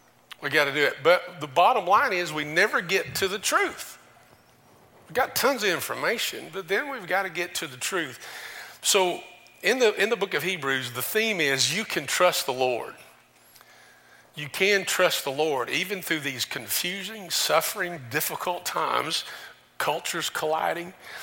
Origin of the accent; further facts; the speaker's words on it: Kentucky, United States; I said, I'm not a Yankee. I'm from Kentucky.